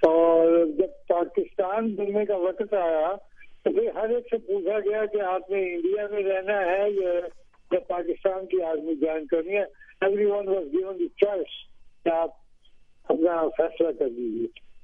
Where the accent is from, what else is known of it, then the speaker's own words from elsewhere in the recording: Amritsar, Punjab, India; born there; मैं 1926 में अमृतसर में पैदा हुआ. अमृतसर जो अब मशरकी पंजाब जो इंडिया का पंजाब है तो वहाँ पैदा हुआ 1926 में.